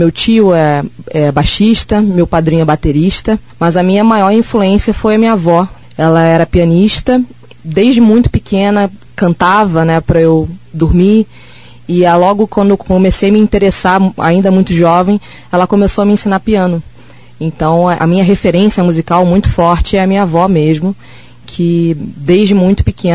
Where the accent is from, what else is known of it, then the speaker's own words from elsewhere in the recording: Rio de Janeiro, Brazil; now in Guaporé, Brazil; eu sou carioca, tenho 35 anos, sou formada em piano pela Escola de Música Vila Lobos. Me mudei para Guaporé faz em torno de 2 anos.